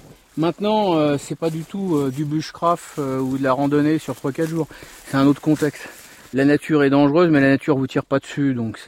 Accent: Paris, Île-de-France, France; Même si je suis né à Paris, que j'ai vécu jusqu'à 21 ans à Paris

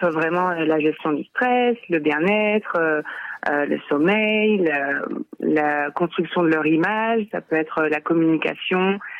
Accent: Lille, Hauts-de-France, France; moved away as an adult; now in Canada; Alors je suis originaire de Lille

